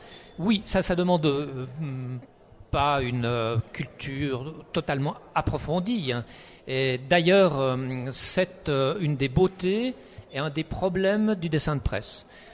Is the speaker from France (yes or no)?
no; La Chaux-de-Fonds, Neuchâtel, Switzerland; now in Geneva, Switzerland; Moi, je venais de La Chaux-de-Fonds ou La Chaux-de-Fonds petite ville.